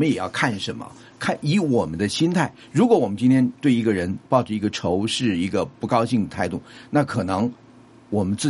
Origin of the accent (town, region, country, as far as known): China